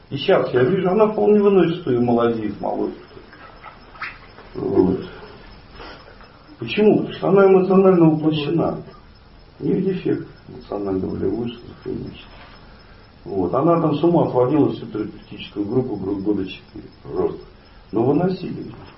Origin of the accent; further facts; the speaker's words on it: Saint Petersburg, Russia; Я питерский.